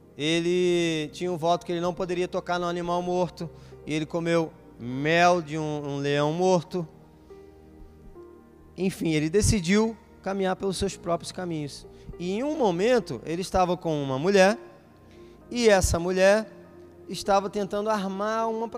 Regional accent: Rio de Janeiro, Brazil; É diferente do que é uma tia minha que eu cresci junto lá no Rio.

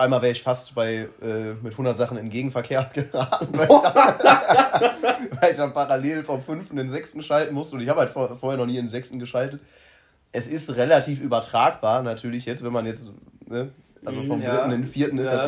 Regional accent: Mettmann, North Rhine-Westphalia, Germany; ja, ich bin aus Mettmann

